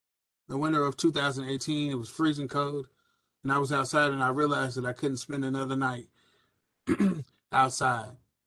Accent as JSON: {"language": "English", "town": "Louisville", "region": "Kentucky", "country": "United States", "tie": "born there", "said": "I was born here in Louisville, Kentucky, in February of 1981."}